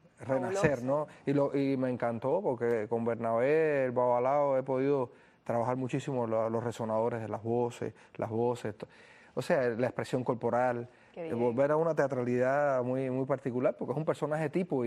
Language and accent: Spanish; Las Villas, Cuba